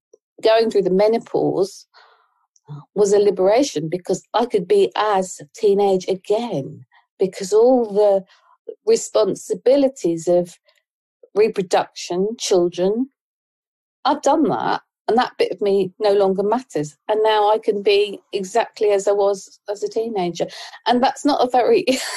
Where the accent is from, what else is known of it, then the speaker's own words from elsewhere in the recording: Ipswich, East of England, United Kingdom; born there; And I was born in Ipswich. I hated it. I didn't fit in.